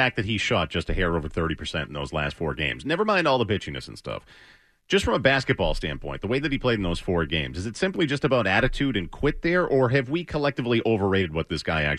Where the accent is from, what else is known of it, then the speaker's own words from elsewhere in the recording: Boston, Massachusetts, United States; one of the great charms of being a Bostonian and New Englander is our overall self-deprecation and self-hatred.